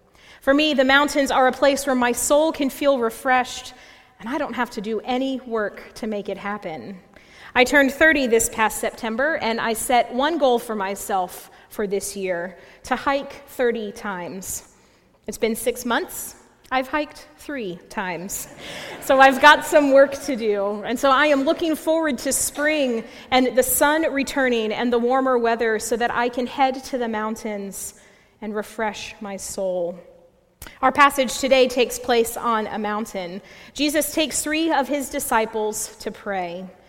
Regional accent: North Carolina, United States; I grew up in the Piedmont region of North Carolina, the foot of the mountains.

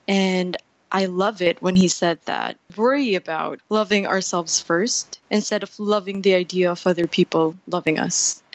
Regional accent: Philippines; I am 22 years old. I'm from the Philippines.

